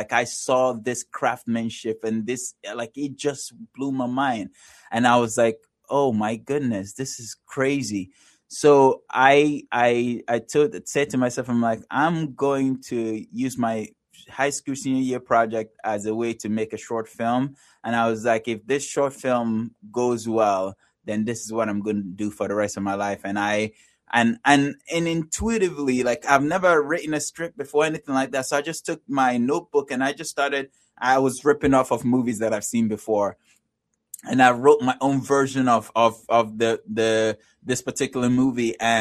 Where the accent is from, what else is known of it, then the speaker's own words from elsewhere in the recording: Nigeria; I'm originally from Nigeria, and then I accidentally fell into filmmaking